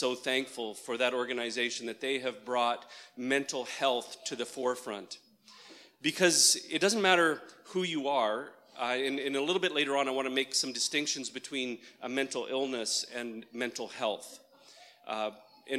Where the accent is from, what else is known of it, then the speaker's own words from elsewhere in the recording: Brandon, Manitoba, Canada; Brandon is where I grew up. So this is my hometown. I pastor in my home church. And so it is, I love Brandon. I love Westman. I love this community.